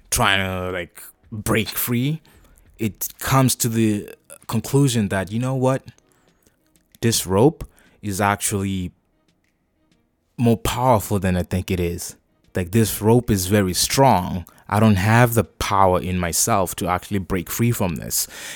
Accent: Zimbabwe; Like, I grew up in Zimbabwe, you know

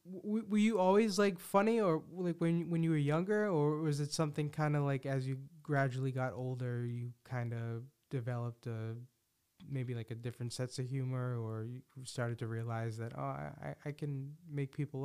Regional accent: Boston, Massachusetts, United States; I'm from Boston. I've only been in New York once

